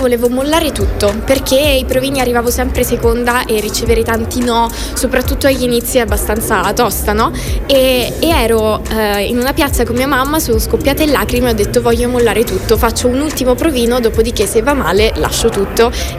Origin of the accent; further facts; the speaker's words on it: Sora, Lazio, Italy; born there; moved away as an adult; now in Rome, Italy; Io sono nata a Sora, in provincia di Frosinone, città natale di Vittorio De Sica